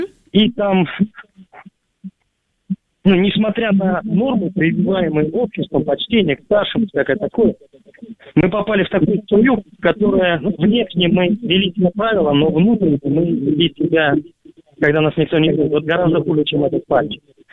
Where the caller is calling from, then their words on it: Krasnodar, Krasnodar Krai, Russia; Так. Я из Краснодара звоню.